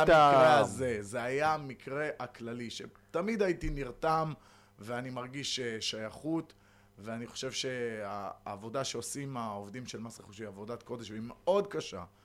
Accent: Netanya, Central District, Israel; moved away as an adult; now in Mitzpe Ramon, Israel; אנחנו במקור מנתניה, איפשהו שהייתי בן 20, המשפחה שלי מחליטה לעשות ציונות, ואנחנו אוספים את עצמנו, ועוברים למצפה רמון כולנו.

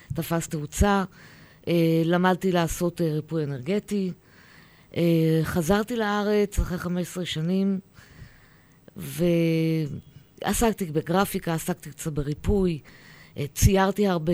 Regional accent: Arad, Southern District, Israel; also born or lived in Yifat / United States; ההורים שלי עברו להתנחל בנגב, ליישב את הנגב, וגרתי עד הגיוס בערד, ואחרי הצבא עברתי לתל אביב

